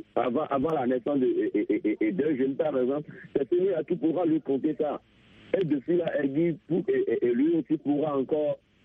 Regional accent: Benin; souvent ici en Afrique ou chez nous au Bénin

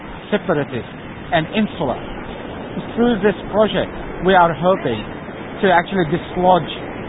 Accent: Australia; First of all, we as Australian Muslims suffer from being superficially labelled as extremists or, you know, terrorist lovers or even ideologically hardliners.

